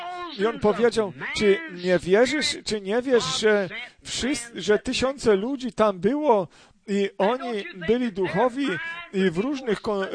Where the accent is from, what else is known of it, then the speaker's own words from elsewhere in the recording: Ireland; Polish is a second language; ale ja jestem tak z Irlandii.